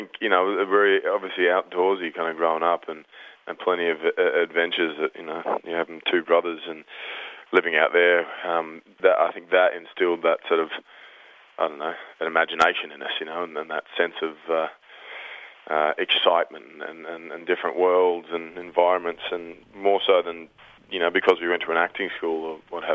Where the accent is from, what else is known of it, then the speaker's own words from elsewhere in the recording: Northern Territory, Australia; also born or lived in Victoria; Look, I live in a lot of different places, and I guess my earliest memories were up there, you know, buffalo and crocodiles and what have you